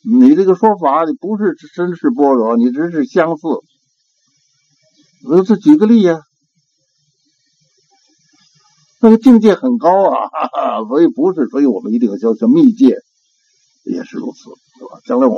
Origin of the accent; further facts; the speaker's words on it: Tibet, China; 我们西藏人就是每年到年终自己检查检查